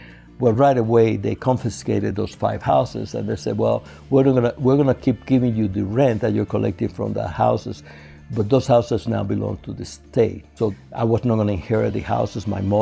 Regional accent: Havana, Cuba; moved away; I was born in 1944 in Havana, Cuba, way before the revolution. My parents were divorced at an early age, but life in Cuba was like a regular teenage kid. I mean, we were raised in a middle class.

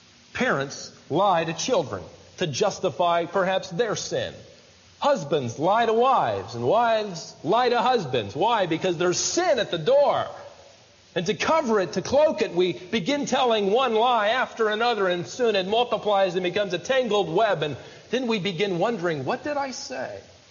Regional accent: Worthington, Minnesota, United States; born there; I was born in Worthington, Minnesota, just next to Butterfield, Minnesota. It's a farming community.

